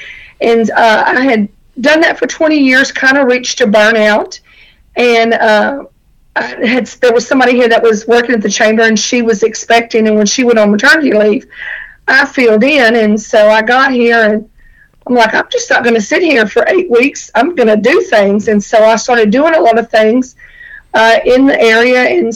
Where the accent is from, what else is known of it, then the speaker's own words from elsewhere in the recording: Louisiana, United States; Born and raised in Beauregard Parish. I was actually born at Fort Pope, now Johnson. So I am a lifelong resident here.